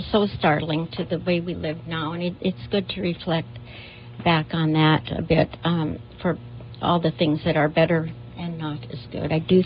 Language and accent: English; Milltown, Wisconsin, United States; Yes, that's my hometown.